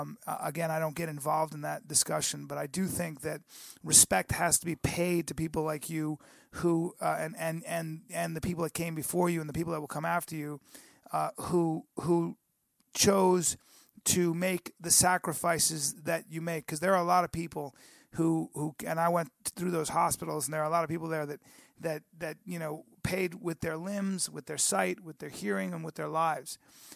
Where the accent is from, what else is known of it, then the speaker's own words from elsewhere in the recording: New York, United States; I'm from New York, and my buddy lost his brother in 9/11.